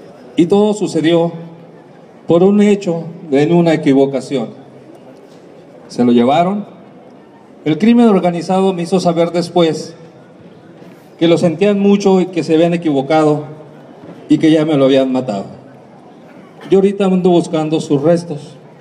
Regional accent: Tijuana, Baja California, Mexico; Vengo de Tijuana, Baja California, en representación de 300 familias de personas desaparecidas en el estado.

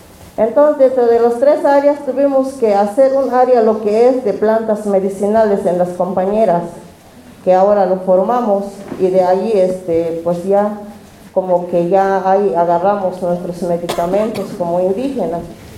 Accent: Chiapas, Mexico; vengo de Caracol 3, La Garrucha.

